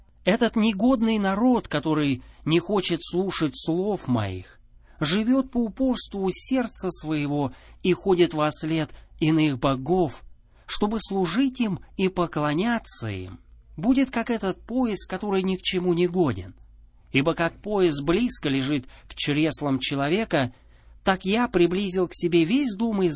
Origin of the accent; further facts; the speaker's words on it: United States; Russian is a second language; Вы не поверите, сколько людей звонило, рассерженные, только потому, что я из Соединенных Штатов.